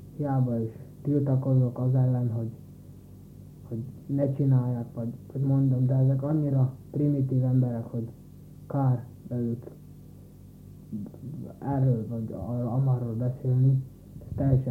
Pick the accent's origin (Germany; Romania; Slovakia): Slovakia; also born or lived in Trnava; Nem itt születtem, Nagyszombatban születtem, de itt jártam iskolába, és itt lakok. És most gimiben járok